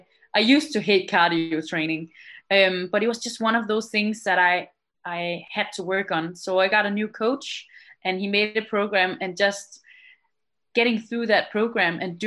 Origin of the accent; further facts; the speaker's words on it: Denmark; it's definitely how we grew up in Danish sailing sport